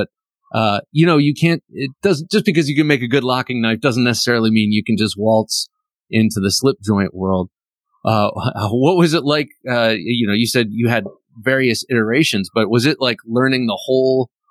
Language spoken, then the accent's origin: English; Ohio, United States; See, okay, I grew up in Ohio